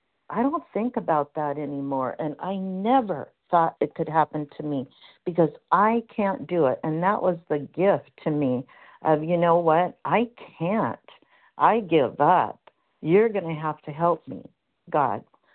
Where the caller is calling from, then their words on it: Washington, United States; I'm calling from Washington State.